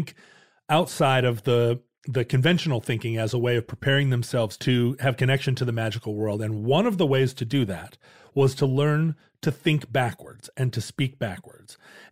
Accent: Alaska, United States; But growing up in Alaska, we had the outdoors to play

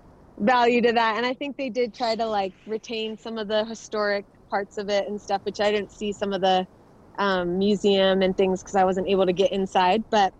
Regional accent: Arizona, United States; I'm training for the marathon project here in my home state of Arizona.

